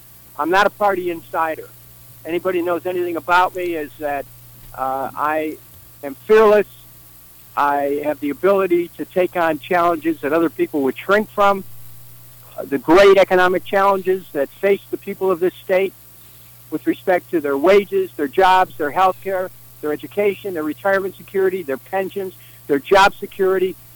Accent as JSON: {"language": "English", "town": "Cleveland", "region": "Ohio", "country": "United States", "tie": "born or raised there", "said": "I grew up in Cleveland, the oldest of seven. My parents never owned a home."}